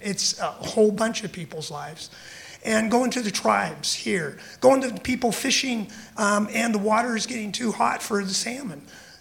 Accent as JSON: {"language": "English", "town": "Walla Walla", "region": "Washington", "country": "United States", "tie": "born or raised there", "said": "I grew up in Walla Walla."}